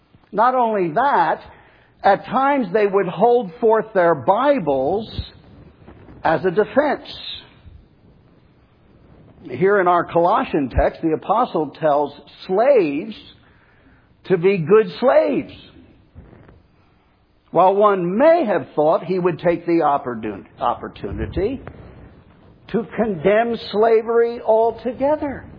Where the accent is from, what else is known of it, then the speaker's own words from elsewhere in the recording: New Jersey, United States; slavery was still legal in my home state of New Jersey. An embarrassing but true fact for a northerner like myself.